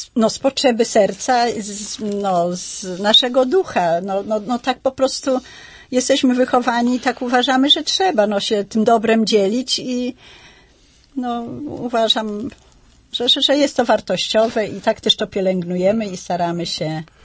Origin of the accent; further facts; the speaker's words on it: Pomeranian Voivodeship, Poland; Tak, jestem rodowitą Kaszubką.